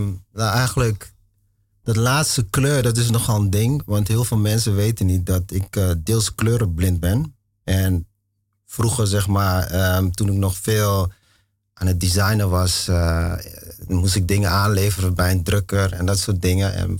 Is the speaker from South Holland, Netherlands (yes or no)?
no; Deventer, Overijssel, Netherlands; Deventer.